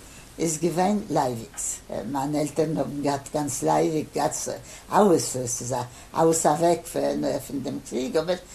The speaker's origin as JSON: {"language": "German", "country": "Poland", "first_language": "Polish", "second_language": "German", "moved": "yes", "lives_now": "France", "said": "wir sollen weg von Polen nach Frankreich. Und also sind wir gekommen nach Frankreich. Meine erste Sprache ist nicht gewöhnt, Jiddisch. Meine erste Sprache ist gewöhnt, Polnisch. Und ich habe nicht gekannt, kein Jiddisch. Keiner hat nicht geredet mit mir, kein Jiddisch. Ich habe geredet, Polnisch."}